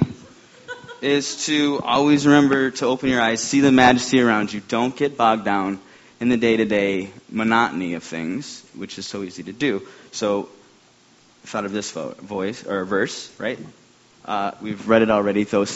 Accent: Honolulu, Hawaii, United States; Hi, everybody. All right. I'm the one from Honolulu.

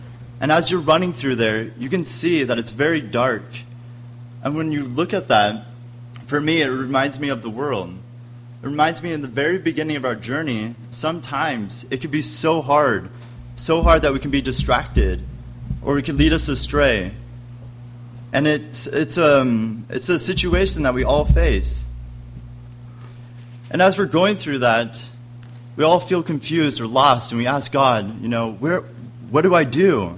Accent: Oregon, United States; a mountain called Mount McLaughlin that is close by to my hometown.

